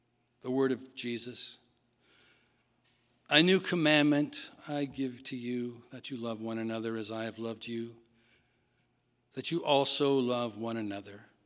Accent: Ireland; you know, I'm Irish, and in Ireland, we always say, God bless.

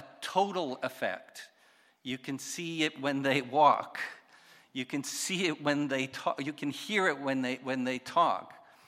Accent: Montreal, Quebec, Canada; I come from Montreal. We drive a little bit differently.

